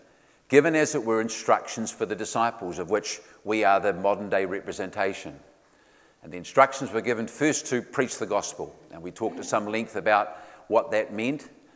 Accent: Ashburton, Canterbury, New Zealand; I grew up in Ashburton, small farming town, and you probably heard far too many Ashburton anecdotes

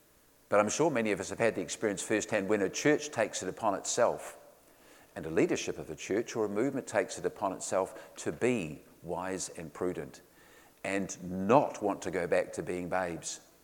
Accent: Ashburton, Canterbury, New Zealand; I grew up in Ashburton, small farming town, and you probably heard far too many Ashburton anecdotes

